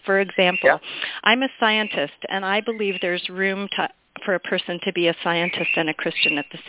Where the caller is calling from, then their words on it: California, United States; from the Bay Area